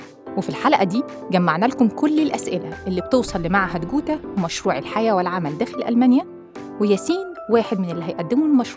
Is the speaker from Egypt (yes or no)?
yes; Egypt